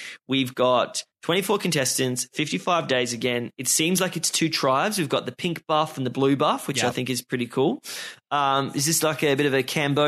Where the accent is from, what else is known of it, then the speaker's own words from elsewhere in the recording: Australia; Like I'm Australian